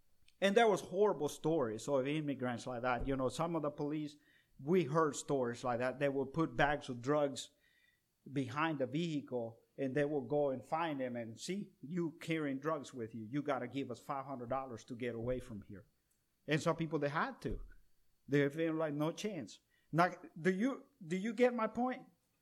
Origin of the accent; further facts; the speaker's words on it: El Salvador; now in United States; when I was growing up, Johnny and I were growing up in El Salvador